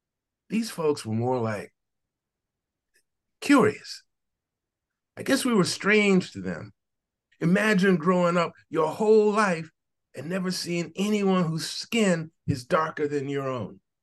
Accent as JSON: {"language": "English", "region": "North Carolina", "country": "United States", "tie": "born there", "lives_now": "New York City, United States", "said": "I was born in North Carolina, where my family is from, in a small little town on the southwest coast near the water."}